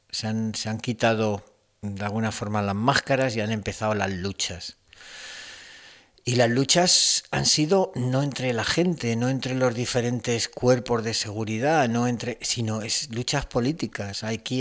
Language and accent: Spanish; Spain; tenemos como españoles